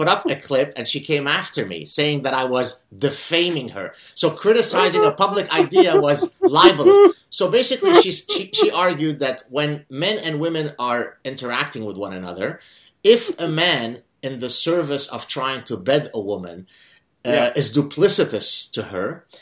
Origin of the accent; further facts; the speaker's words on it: Lebanon; I'm from Lebanon, brown man, I'm Jewish, I am overweight